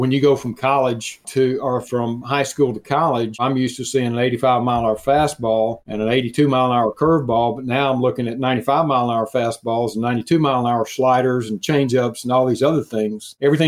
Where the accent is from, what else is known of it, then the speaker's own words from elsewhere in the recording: Alabama, United States; but I was from Alabama and from a bunch of poor people.